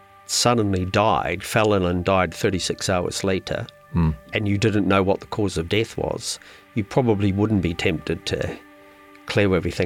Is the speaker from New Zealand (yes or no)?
yes; New Zealand; as a Kiwi